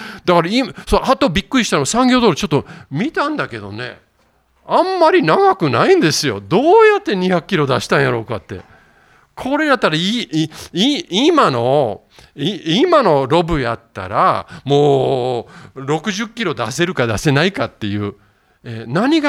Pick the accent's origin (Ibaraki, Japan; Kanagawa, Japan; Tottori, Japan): Kanagawa, Japan; Yokohama; 私育ちは横浜ですので一人で横浜行ったんです。そしてもう一度子供頃行ってた場所を見てみたいと思って